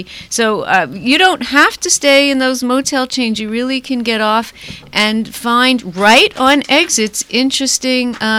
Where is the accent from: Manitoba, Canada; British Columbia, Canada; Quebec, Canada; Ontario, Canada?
Quebec, Canada; English is a second language; And we're from Quebec, so we're perfectly bilingual, so we start...